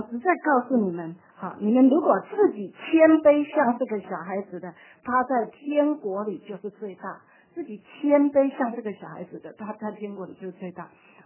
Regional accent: China; 不像我们中国人，特别是高等教育的孩子，越是高等教育的孩子，他们孩子就越骄傲，越不听话。

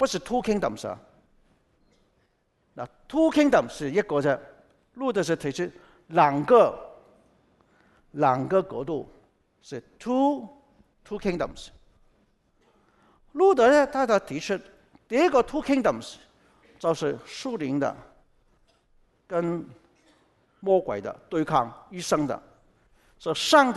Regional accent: China; 我们也是中国人。啊，我拿中国护照

